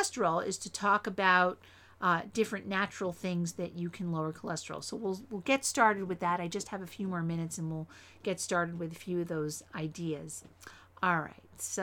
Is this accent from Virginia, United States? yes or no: no; East Windsor, New Jersey, United States; hawthorn is special to me because I grew up on Hawthorn Lane in East Windsor, New Jersey.